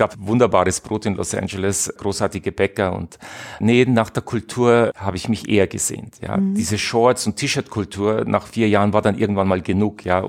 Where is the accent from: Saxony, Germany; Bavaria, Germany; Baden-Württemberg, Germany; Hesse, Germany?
Bavaria, Germany; Ingolstadt; ich komme aus Ingolstadt